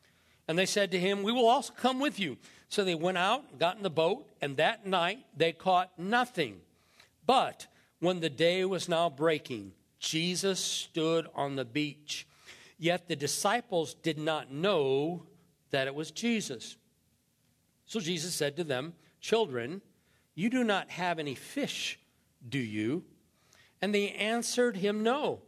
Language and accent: English; Indiana, United States; I was born in Indiana and spent the first years of my life on a little dairy farm.